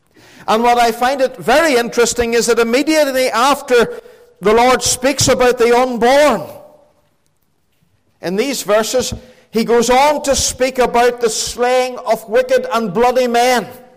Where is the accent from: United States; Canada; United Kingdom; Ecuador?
United Kingdom; We pride ourselves as British people. Part of our Britishness, we say, is that we defend the weak.